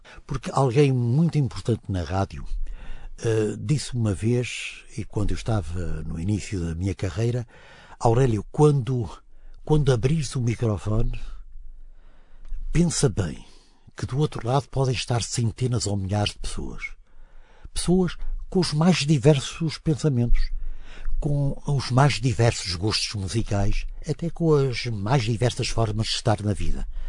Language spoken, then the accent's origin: Portuguese; Porto, Norte, Portugal; born there; Eu nasci no Porto e a minha família tinha toda atividade comercial e industrial no Porto.